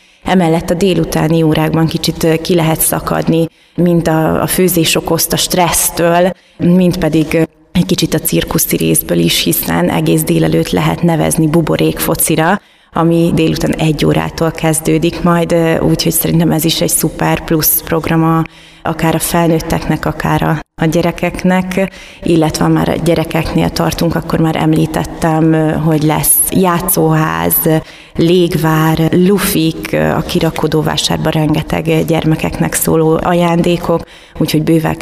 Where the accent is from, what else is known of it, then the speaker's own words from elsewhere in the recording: Baja, Bács-Kiskun, Hungary; born there; viszont Baján születtem, így a szívemhez kicsit közelebb áll a bajai, azt hiszem egész életemben csak bajai halászlét ettem